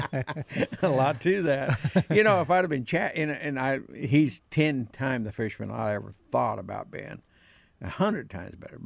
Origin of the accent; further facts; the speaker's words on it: Missouri, United States; Yeah, I'm from Missouri. You got to show me.